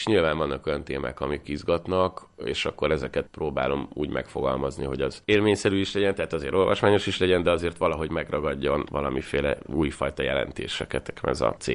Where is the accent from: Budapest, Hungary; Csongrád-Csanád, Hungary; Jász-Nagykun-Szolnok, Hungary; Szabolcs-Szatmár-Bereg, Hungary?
Budapest, Hungary; born there; Én egyébként tényleg Budán születtem a János kórházban, és mindig is a budai oldalon voltam bejelentve legalábbis a lakcímem.